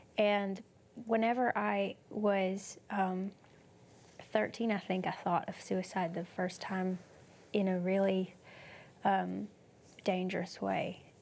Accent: Arlington, United States; Well, I grew up in Arlington here and with my mother, and my mother was a single mom

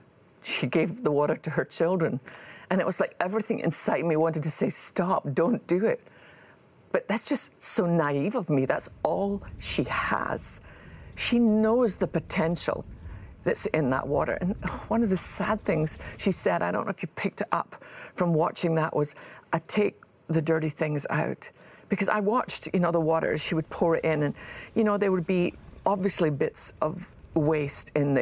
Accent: Ayr, Scotland, United Kingdom; born there; I was born in Ayr, Scotland, had nothing to do with either of our choices. That's just where we were born.

